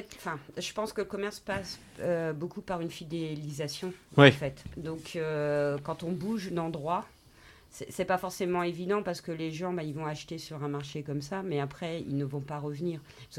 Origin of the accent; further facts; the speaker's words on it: Vierzon, Centre-Val de Loire, France; Bah, puis je suis de Vierzon